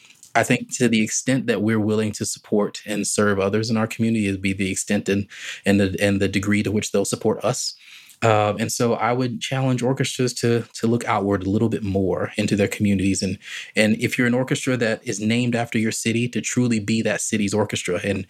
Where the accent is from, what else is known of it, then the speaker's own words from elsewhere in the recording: Rock Hill, South Carolina, United States; born there; Yeah, so I was born in South Carolina, specifically born in a city called Rock Hill. It's right on the border of South Carolina and North Caroli